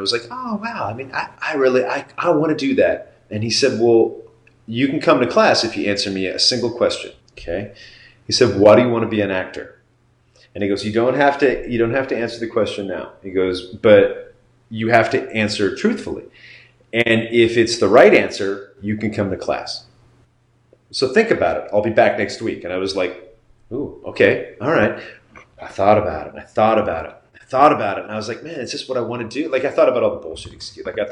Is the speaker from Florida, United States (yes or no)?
no; Chicago, Illinois, United States; also born or lived in Missouri; So I grew up in Chicago and Missouri and then came back to California for a minute in the late 80s and then moved back to Illinois and then Pennsylvania.